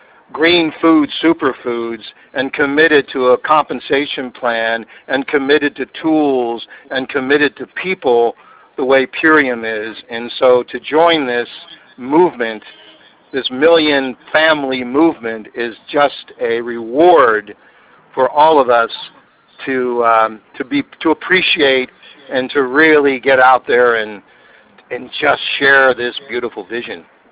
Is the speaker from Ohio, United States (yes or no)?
yes; Ohio, United States; now in Santa Monica, United States; I was raised in Ohio.